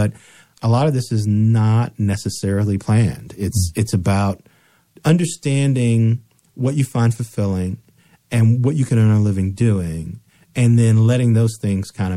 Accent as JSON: {"language": "English", "town": "Gary", "region": "Indiana", "country": "United States", "tie": "born or raised there", "said": "I grew up in Gary, Indiana, which is just 40 minutes from Chicago."}